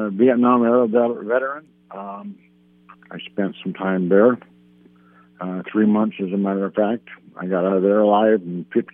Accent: Cedar Rapids, Iowa, United States; now in San Diego, United States; No, I'm from Cedar Rapids, Iowa. I was in the Navy out here. I got out after 12 years in the submarine force.

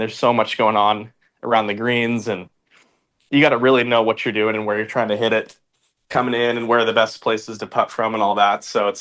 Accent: Washington, United States; I grew up obviously in Washington and played a lot of tree lined golf

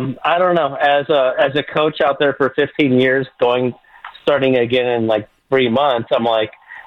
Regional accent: Walnut Creek, California, United States; now in Scottsdale, United States; Okay, so I'm in Scottsdale. I'm from Walnut Creek.

